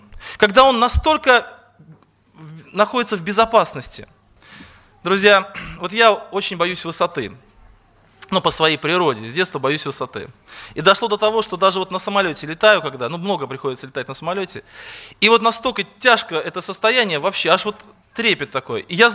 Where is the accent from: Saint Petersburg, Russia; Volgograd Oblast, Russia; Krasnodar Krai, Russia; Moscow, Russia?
Krasnodar Krai, Russia; Yeysk; я из Краснодарского края, город Ейск.